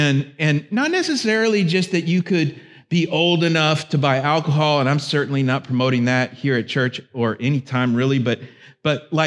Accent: Florida, United States; And hockey, I grew up in Florida, and I just didn't have hockey.

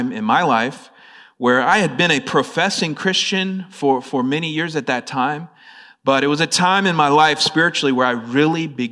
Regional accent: Florida, United States; I'm from Florida, but I was living in North Carolina at that time.

